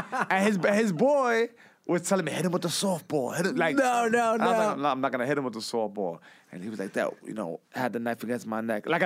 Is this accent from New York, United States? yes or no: yes; New York, United States; But every now and then, I grew up in Baruch Projects. You know, I'll just be playing with my friends, and some crew, like, will roll up.